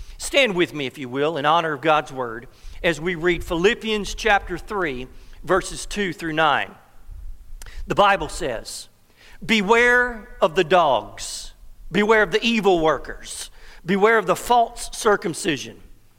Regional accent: Eastman, Georgia, United States; now in Loganville, United States; I'm originally from Georgia, down in South Eastman.

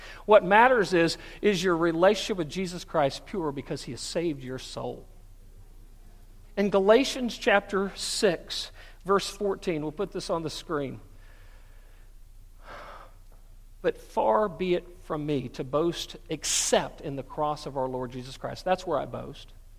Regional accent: United States; and I say, thank God I'm an American.

